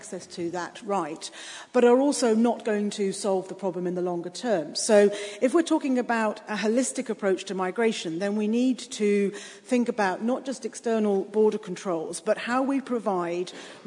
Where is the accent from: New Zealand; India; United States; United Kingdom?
United Kingdom; Admittedly, not for me as a Brit, because I still need a passport to travel around Europe because we're not part of Schengen.